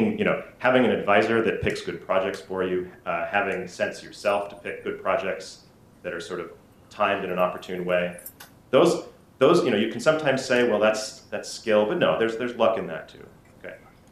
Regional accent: Oregon City, Oregon, United States; now in Canada; I grew up in Oregon City, Oregon, and I would go to bookstores

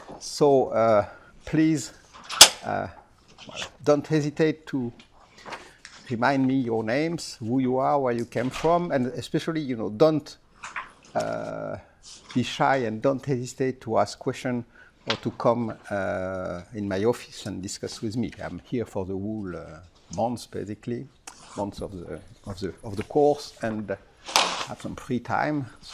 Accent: France; English is a second language; And I'm from France.

